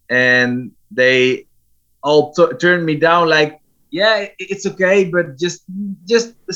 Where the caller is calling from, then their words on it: Groningen, Netherlands; Groningen. It's the north of the Netherlands.